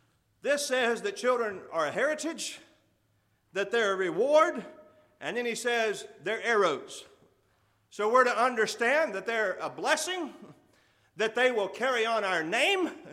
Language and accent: English; Texas, United States; There was a similar tree. I grew up with them in Texas, and I like them.